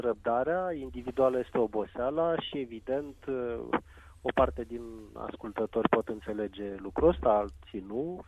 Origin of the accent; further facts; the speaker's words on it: Romania; și asta o spun cu multă tristețe ca și român